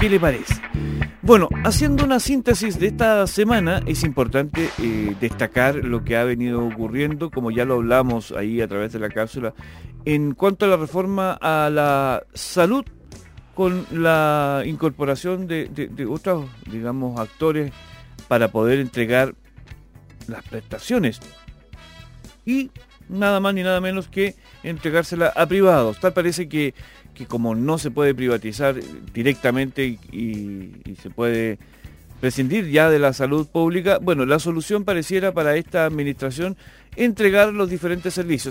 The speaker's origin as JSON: {"language": "Spanish", "country": "Chile", "said": "¿Y qué estamos haciendo nosotros como chilenos para que podamos fortalecer algo tan importante"}